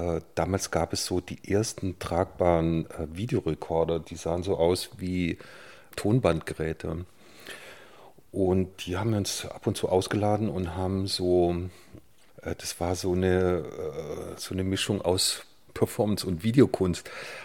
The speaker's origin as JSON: {"language": "German", "town": "Titisee-Neustadt", "region": "Baden-Württemberg", "country": "Germany", "tie": "born or raised there", "said": "Ich bin ja im Schwarzwald groß geworden, in einem kleinen Städtchen namens Titisee Neustadt."}